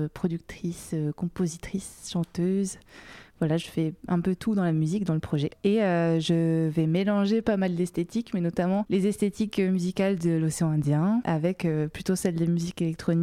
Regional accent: Réunion, France; born or raised there

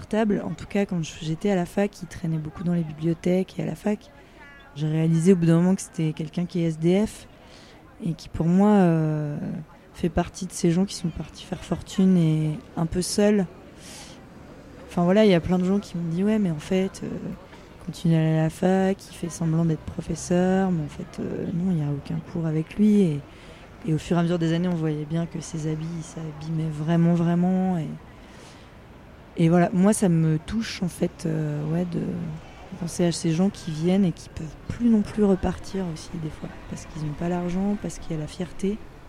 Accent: Grenoble, Auvergne-Rhône-Alpes, France; born there; je suis née à Grenoble, j'ai migré à une heure d'ici

